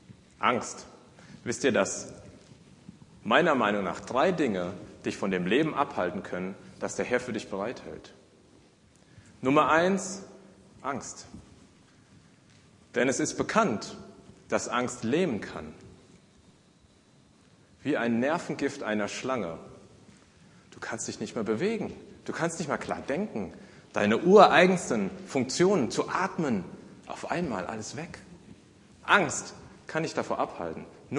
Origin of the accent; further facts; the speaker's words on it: Griesheim, Hesse, Germany; ich komme eben weit, weit weg, aus einer weit, weit entfernten Zivilisation. Ich komme aus Griesheim.